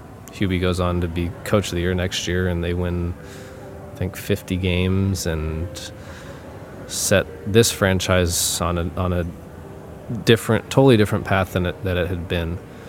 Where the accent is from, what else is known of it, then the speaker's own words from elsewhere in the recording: Memphis, Tennessee, United States; Growing up in Memphis, then going to college at West Virginia, like those were some of the most important, if not the most important years of my life